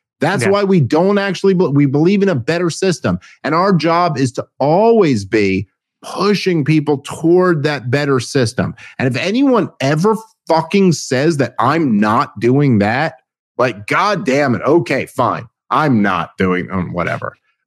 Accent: New York City, New York, United States; I grew up in New York City.

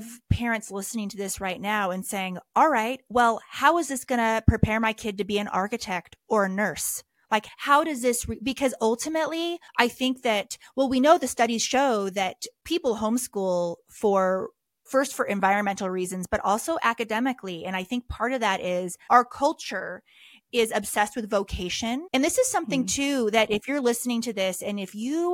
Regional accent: California, United States; And I'm from California.

